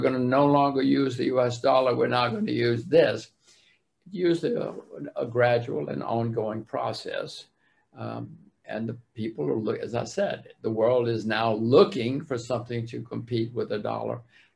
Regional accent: United States; I'm an American too

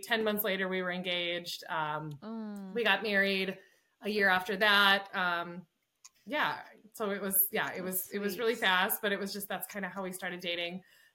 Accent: Minnesota, United States; We grew up like on the Minnesota side of the border, but they kind of call it outstate Minnesota, like rural Minnesota.

